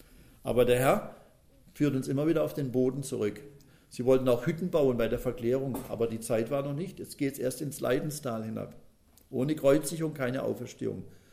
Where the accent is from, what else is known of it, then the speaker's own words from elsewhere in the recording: Pforzheim, Baden-Württemberg, Germany; der ging in meiner Heimatstadt Pforzheim zur Schule